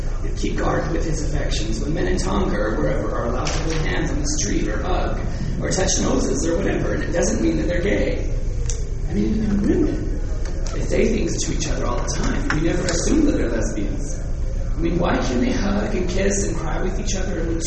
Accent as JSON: {"language": "English", "region": "Arizona", "country": "United States", "tie": "born or raised there", "lives_now": "Utah, United States", "said": "I'm a man, I live in Utah, I grew up in Arizona, and so on"}